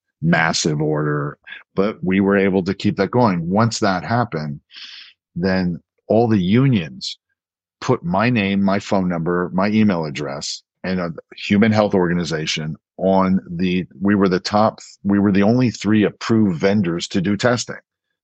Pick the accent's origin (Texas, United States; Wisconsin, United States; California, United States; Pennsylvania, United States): Pennsylvania, United States; I'm from Pennsylvania. Yeah.